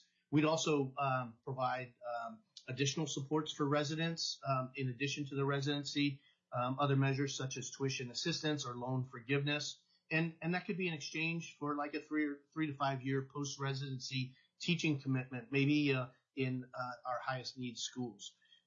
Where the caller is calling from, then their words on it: Eagle River, Alaska, United States; I currently serve as president of NEA Alaska, and I'm testifying from Eagle River.